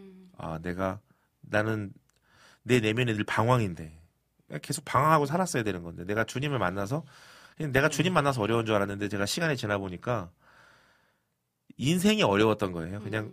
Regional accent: Daejeon, South Korea; now in Seoul, South Korea; 그래서 가난한 마음으로 대전에서 이제 서울로 무작정 상경해서 길거리에서 노방전도 하고

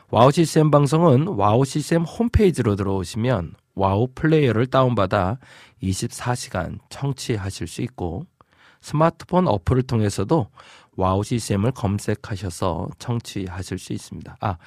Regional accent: Yongin, Gyeonggi Province, South Korea; 경기도 용인에서 왔습니다.

